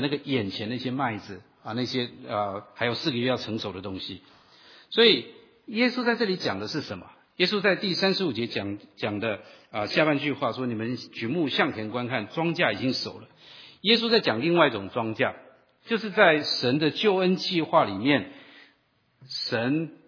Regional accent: northern Taiwan, Taiwan; 我记得我小时候我们家的附近那时候还很多的稻田，那在台湾的我在台湾长大，然后稻子一年可以收2次

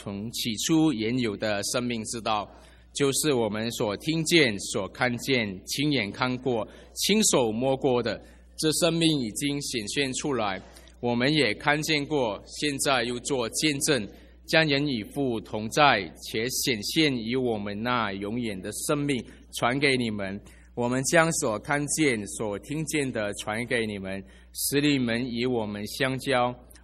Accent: Malaysia; 我是马来西亚人，我常告诉各位，因为我之前想跟大家表达一个信息，就是说我们马来西亚人在新年佳节的时候，我们对人说新年快乐，

